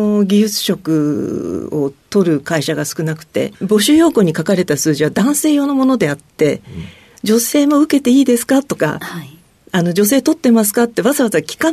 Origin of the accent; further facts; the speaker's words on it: Niigata, Japan; 新潟です。新潟県の、今は新潟市になってます。